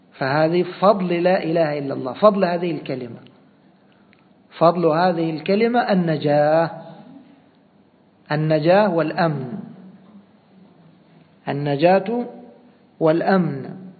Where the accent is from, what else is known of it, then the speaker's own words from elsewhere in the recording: Egypt; كما عندنا في بلادنا مصر